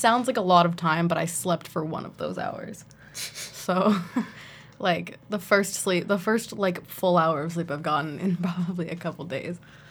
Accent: Canada; because I'm Canadian

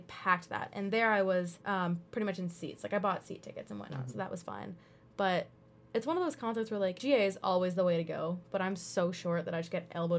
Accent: Toronto, Ontario, Canada; because I'm from Toronto

